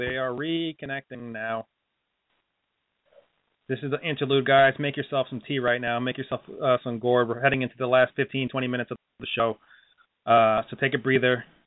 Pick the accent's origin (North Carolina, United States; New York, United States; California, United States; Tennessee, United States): New York, United States; And I'm from New York. I got to stress that. I'm from New York